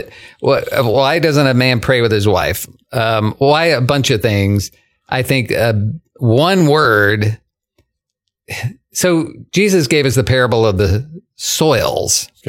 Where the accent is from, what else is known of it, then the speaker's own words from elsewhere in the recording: Illinois, United States; I'm from Illinois, so there are areas of mines. You have mine subsidence.